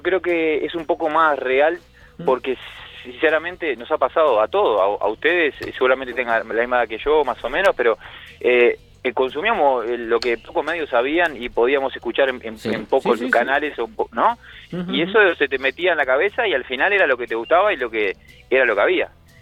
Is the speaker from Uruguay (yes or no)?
yes; Uruguay; Y tenemos primer guitarra y cantante que somos de Uruguay.